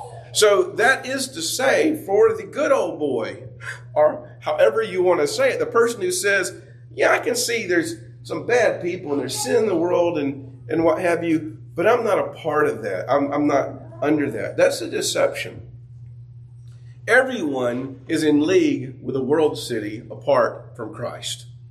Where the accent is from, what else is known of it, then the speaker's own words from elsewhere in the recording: Georgia, United States; but maybe I'm a good old boy. I'm a redneck from North Hall.